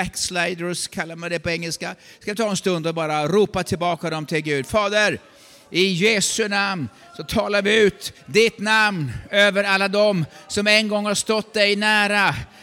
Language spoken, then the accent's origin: Swedish; Sigtuna, Stockholm County, Sweden; Jag kommer från Sigtuna och det känns gott att få vara här.